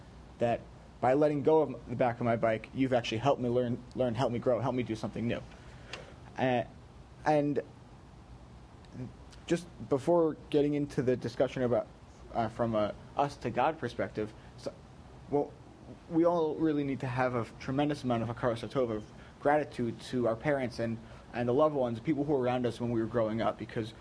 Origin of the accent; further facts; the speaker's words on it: Livingston, New Jersey, United States; now in New York, United States; My wife and I, when we first moved to Queens, I grew up in Livingston, New Jersey.